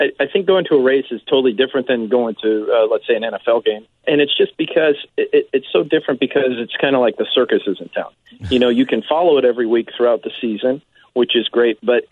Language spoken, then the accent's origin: English; St. Charles, Illinois, United States; Well, my dad grew up in Logan Square. My mom grew up in Downers Grove, and I am from St. Charles.